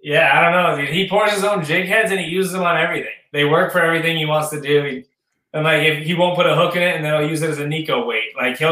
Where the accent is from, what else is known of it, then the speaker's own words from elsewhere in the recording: Connecticut, United States; I am from Connecticut.